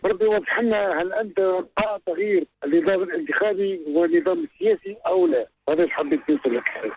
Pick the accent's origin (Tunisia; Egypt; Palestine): Tunisia; كتونسيين وكشعب تونس